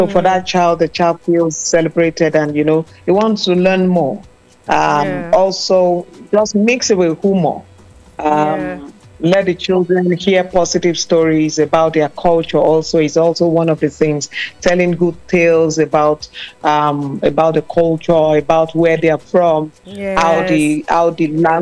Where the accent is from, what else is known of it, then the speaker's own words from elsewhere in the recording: Nigeria; yes, I'm a Nigerian. We are giants.